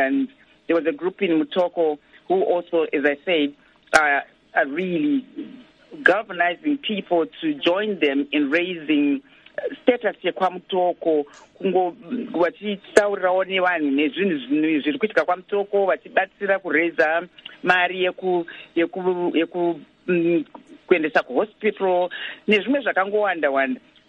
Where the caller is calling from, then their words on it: Alberta, Canada; I'm phoning from Alberta, Canada.